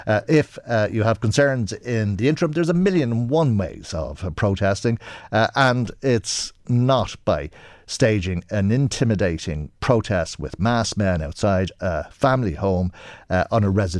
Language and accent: English; Ireland; You just know this from being Irish.